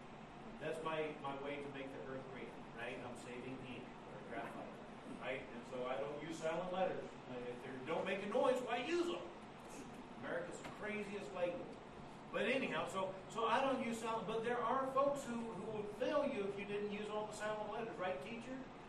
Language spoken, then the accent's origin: English; the South, United States; now in New York, United States; I was raised in the South. I'm used to sweating year round.